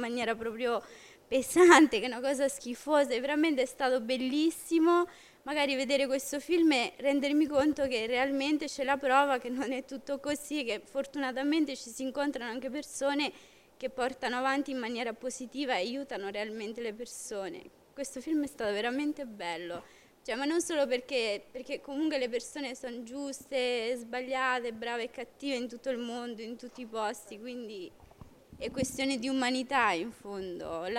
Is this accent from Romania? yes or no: yes; Romania; now in Italy; io sono orgogliosa di essere rumena, non ho mai avuto problemi qui di razzismo, sono integrata e tutta una serie di cose